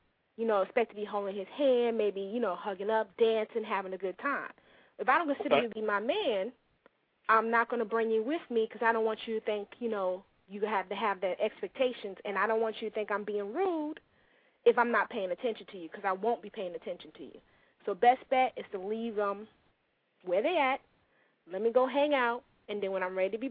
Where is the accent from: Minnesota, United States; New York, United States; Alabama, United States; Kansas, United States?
New York, United States; New York City; I am from New York City.